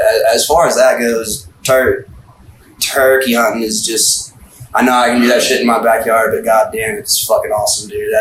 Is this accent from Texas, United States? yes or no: yes; Texas, United States; I'm from Tejas, dude.